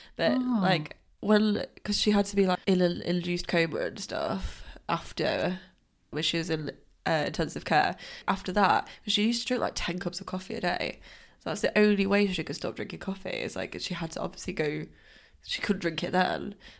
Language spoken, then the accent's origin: English; United Kingdom; I'm gonna stop drinking tea, which is very hard for me, being British.